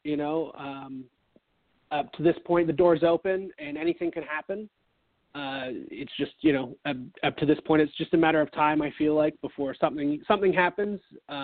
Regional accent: Canada; there's a point of pride for me there, being Canadian myself

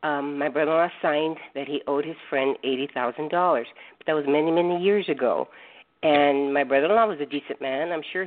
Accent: Texas, United States; born there; now in Los Angeles, United States; No, but I was born in Texas.

